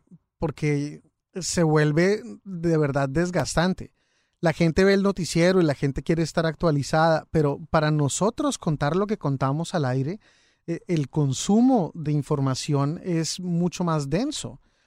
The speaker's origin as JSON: {"language": "Spanish", "country": "Ecuador", "said": "Yo si hubiera estado en Ecuador, en mi país, no me atrevo a salir a la calle a bailar. Pero acá ya no estoy en el mío"}